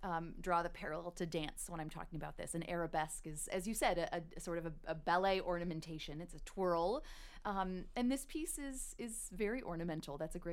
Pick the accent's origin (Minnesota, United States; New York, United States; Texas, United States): Minnesota, United States; Minneapolis; I'm from Minneapolis.